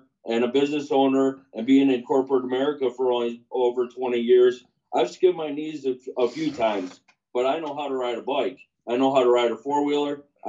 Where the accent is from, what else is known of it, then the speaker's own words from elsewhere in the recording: Milwaukee, Wisconsin, United States; I grew up in the Milwaukee area in an 800-square-foot house.